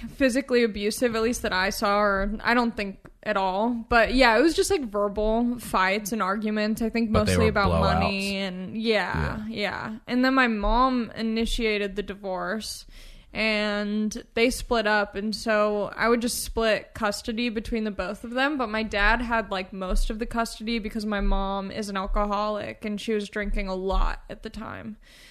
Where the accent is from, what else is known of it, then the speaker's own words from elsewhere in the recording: Long Beach, California, United States; I'm from Long Beach, California.